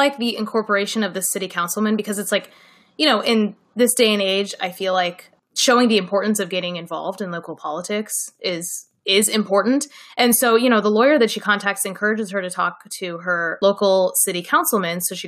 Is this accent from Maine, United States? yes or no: no; Ann Arbor, Michigan, United States; I know we had a queer prom in my hometown of Ann Arbor, Michigan.